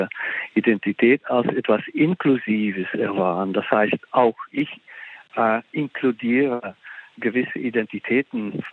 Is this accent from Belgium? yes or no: yes; Flanders, Belgium; dass ich sowohl Flamme bin als Belgier als Europäer.